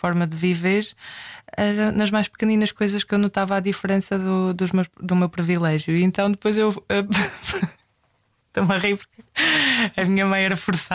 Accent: Resende, Norte, Portugal; E eu cresci em Rezende. Eu sou filha de um professor de educação física e neta de professor de educação física e sobrinha de professor de educação física.

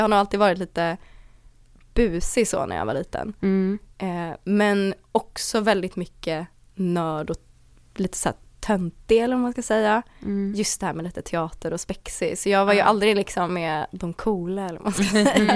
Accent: Österåker, Stockholm County, Sweden; also born or lived in Danderyd; Men så har jag ju alltid bott i typ Österåkers kommun.

